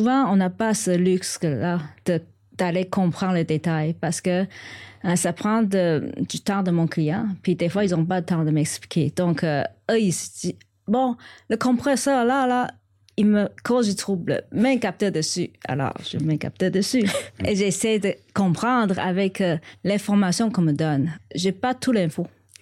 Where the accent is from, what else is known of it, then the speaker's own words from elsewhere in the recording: Taiwan; now in Canada; Je viens de Taïwan et ça fait plus de 30 ans que je suis au Québec.